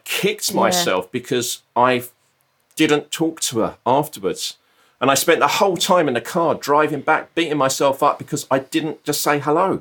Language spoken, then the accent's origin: English; Brighton, South East England, United Kingdom; I'm from Brighton, and down south, good old Southern, lived in Brighton.